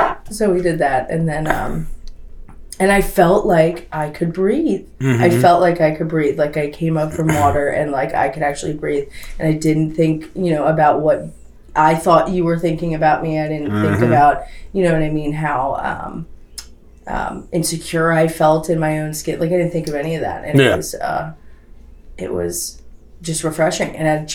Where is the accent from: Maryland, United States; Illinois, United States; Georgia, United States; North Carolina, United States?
Maryland, United States; Perry Hall; I'm from Baltimore County, Perry Hall, Maryland.